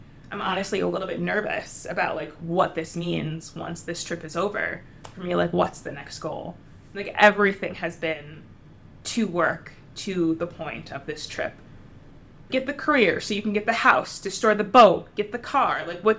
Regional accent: New Jersey, United States; So I'm originally from New Jersey, and I dropped out of college as an art major

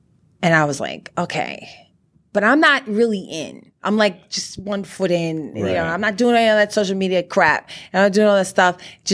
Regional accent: Trinidad & Tobago; also born or lived in Brooklyn, United States; I was born in Brooklyn, but I was also raised in Trinidad and Tobago, So I'm a Trinidad Begonian, it's in my blood.

